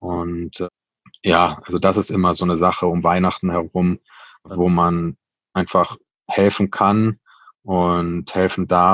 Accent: Cologne, North Rhine-Westphalia, Germany; wir sind ein Kölner Verein, wir sind kölsche Jungs

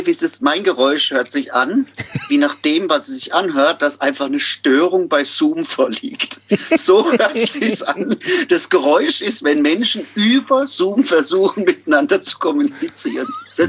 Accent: Amorbach, Bavaria, Germany; der Amorbach heißt der Ort, wo ich herkomme für alle Zuhörer

